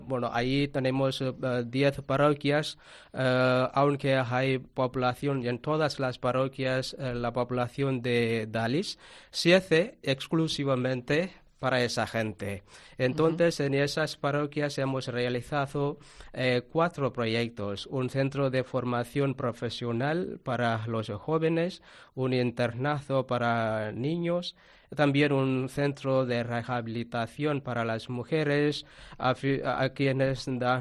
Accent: Tamil Nadu, India; Spanish is a second language

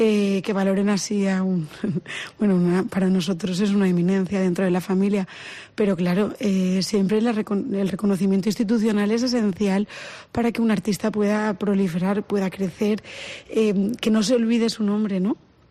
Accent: Castellón de la Plana, Valencian Community, Spain; a mí Castellón, a mí la terreta me tire, soy más de Castellón que el Fadrí

